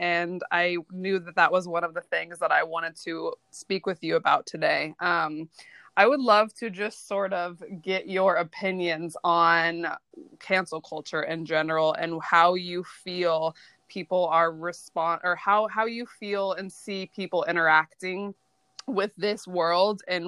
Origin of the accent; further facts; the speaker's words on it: Midwest, United States; It was the same for me growing up in the Midwest.